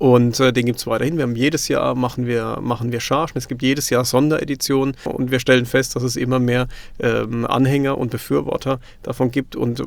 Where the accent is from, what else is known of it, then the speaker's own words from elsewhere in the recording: Baden-Württemberg, Germany; born there; accent: Kurpfalz; Hört man wahrscheinlich schon an meinem noch leichten kurpfälzischen Singsang, den ich mit drin habe. Ich komme aus dem Nordbadischen gebürtig